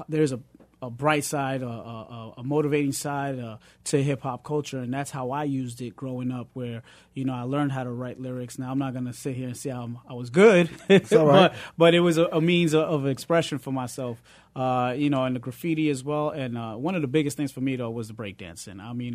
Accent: New York City, New York, United States; It was a beautiful thing.

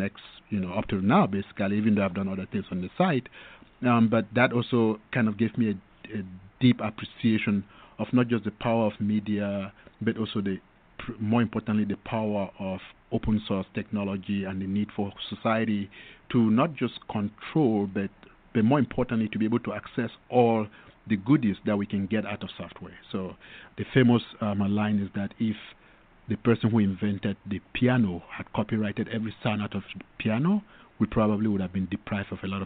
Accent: Cameroon; born there; moved away as an adult; I was born in Ambazonia, that is in West Africa, between Cameroon and Nigeria.

